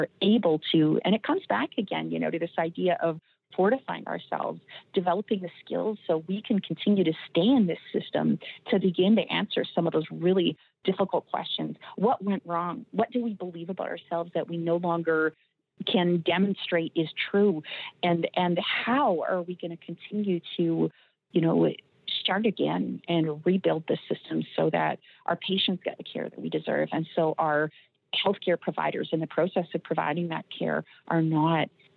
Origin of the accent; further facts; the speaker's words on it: Canada; So I think it is actually one of the great delusions that COVID has revealed for us as Canadian physicians.